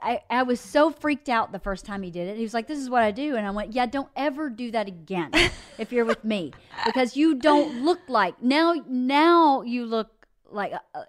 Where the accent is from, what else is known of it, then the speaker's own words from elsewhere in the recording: the South, United States; because I grew up in the South, this is normal to me.